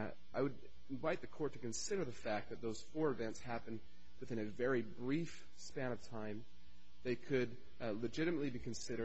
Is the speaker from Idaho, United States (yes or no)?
yes; Boise, Idaho, United States; I'm from Boise, Idaho